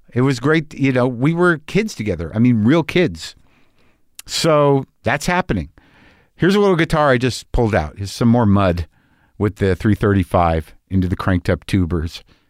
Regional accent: Albuquerque, New Mexico, United States; Eric McFadden is a kid I knew way back in the day when I was growing up in Albuquerque, New Mexico.

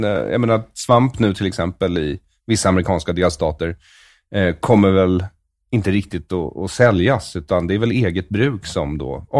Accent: Sweden; Jag är ju 78, så jag växte ju upp, en stor del av min ungdom var på 90-talet. Och då var ju liksom, när jag växte upp i Sverige

